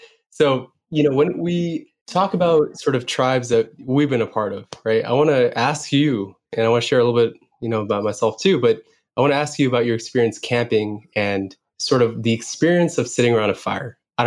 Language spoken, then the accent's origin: English; California, United States; as a Californian, for me, it's the water